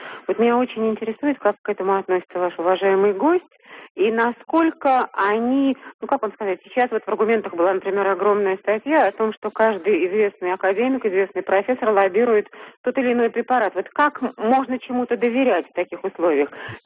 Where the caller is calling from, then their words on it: Moscow, Russia; я из Москвы звоню.